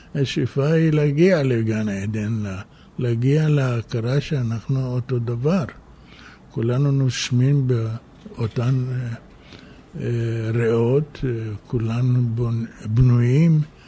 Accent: Iraq; now in Israel; ואני בדמעות עזבתי את המולדת שלי, שהייתה עיראק, שגידלה וטיפחה אותי. ברחתי לאיראן, ומאיראן לא מצאתי מקומי

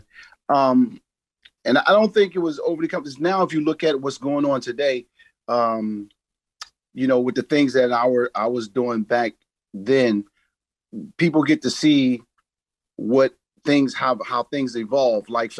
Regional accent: Philadelphia, Pennsylvania, United States; well, I'm from Philadelphia.

